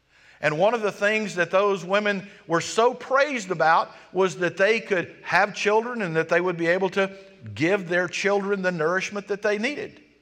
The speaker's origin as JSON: {"language": "English", "region": "Georgia", "country": "United States", "tie": "born or raised there", "said": "Now, I was raised in South Georgia."}